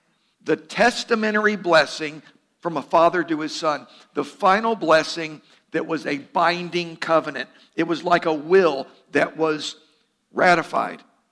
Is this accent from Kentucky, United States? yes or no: yes; Kentucky, United States; Okay, so I'm from Kentucky. It's all right.